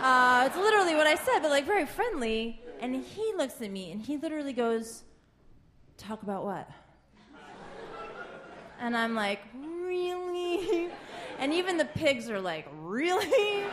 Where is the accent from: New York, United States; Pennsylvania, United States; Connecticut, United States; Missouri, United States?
New York, United States; New York City; So I do like living in Brooklyn. I am from New York City.